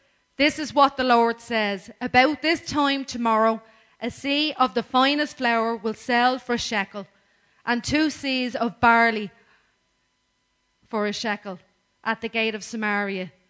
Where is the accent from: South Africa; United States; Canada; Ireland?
Ireland; Swords, Leinster; Where are you from? The north? Swords. Ah, oh, yeah, I know. I'm from there myself.